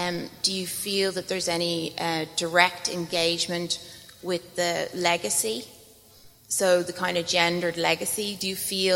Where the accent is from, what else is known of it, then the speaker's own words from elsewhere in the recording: Ireland; for me, growing up in Ireland, it was kind of like this long line of male writers